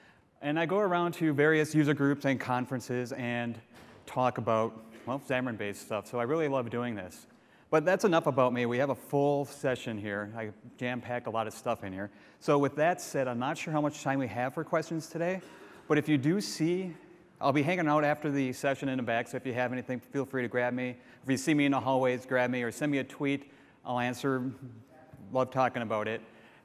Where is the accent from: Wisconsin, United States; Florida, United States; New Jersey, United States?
Wisconsin, United States; Madison; I'm from Madison, Wisconsin, where I started a company called CodeMill Technology